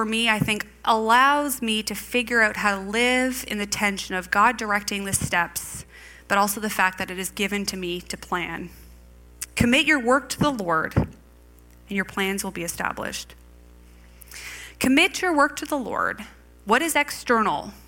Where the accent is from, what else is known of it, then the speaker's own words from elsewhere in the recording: Canada; because we're Canadian, we're going to come by with a neighbor in a canoe